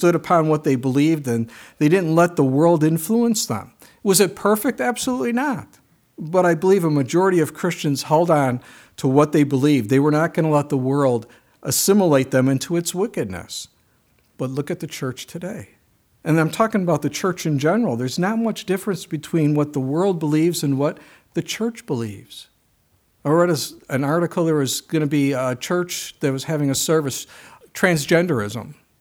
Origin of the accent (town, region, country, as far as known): Chicago, Illinois, United States; born or raised there